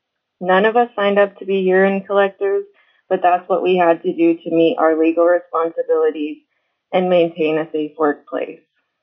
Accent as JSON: {"language": "English", "town": "Kotzebue", "region": "Alaska", "country": "United States", "tie": "born or raised there", "lives_now": "Utqiagvik, United States", "said": "Well, I grew up in Kotzebue. I am proud to call Barrow my home."}